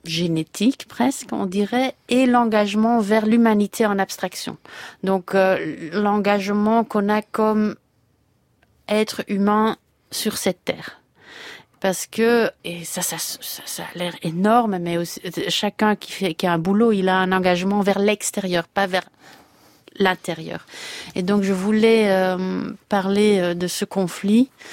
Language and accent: French; Belgium; moi je suis occidentale, je suis belge